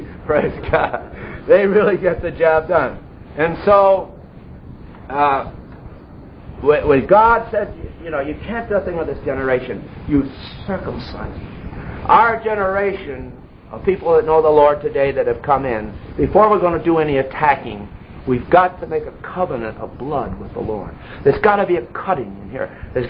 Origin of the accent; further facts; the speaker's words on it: New England, United States; Now, I come from New England. New Englanders are independent.